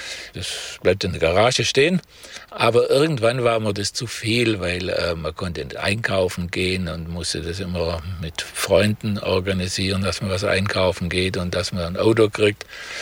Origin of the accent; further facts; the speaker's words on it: Aalen, Baden-Württemberg, Germany; Also ich bin am 17. Oktober 1941 in Ahlen, Württemberg, geboren, also gebürtiger Schwabe. Ich habe in Stuttgart an der Uni vor uns das Diplom, Maschinenbau-Diplom studiert. Und dann anschließend bin ich in Schwaben geblieben.